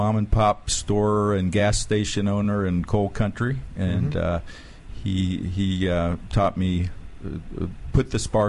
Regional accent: Vienna, Virginia, United States; I'm from right here in Vienna, Virginia.

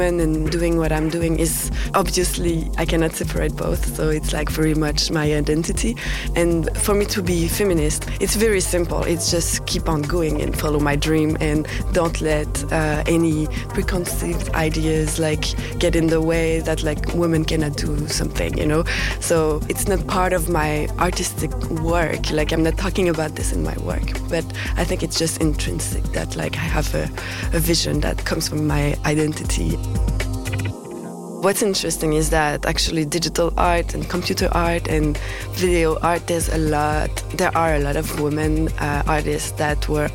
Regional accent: Montreal, Quebec, Canada; now in Paris, France; I'm from Montreal, but I live now in Paris since a few years, and I'm a video artist.

